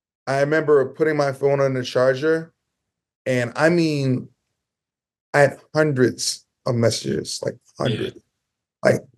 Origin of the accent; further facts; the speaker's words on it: Orange, New Jersey, United States; also born or lived in Montclair, United States; I lived in Montclair, but I was born in Orange. I lived in Orange when I was younger.